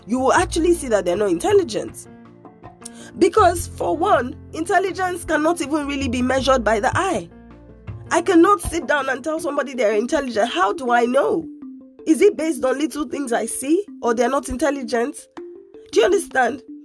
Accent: Nigeria; I am Nigerian.

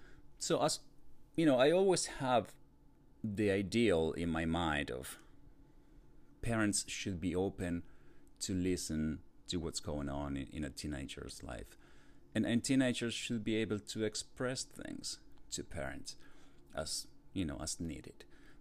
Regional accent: Argentina; English is a second language; now in United States; growing up and as a kid and as a teen, and then migrating from, you know, my home country Argentina to the US was very difficult, and learning a new culture, learning a new language

